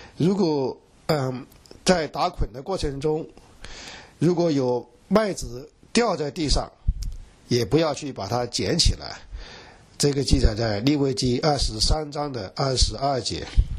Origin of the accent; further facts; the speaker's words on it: China; 我们中国人以前打招呼都是问你吃了吗？现在不问你吃了吗？现在问你好吗？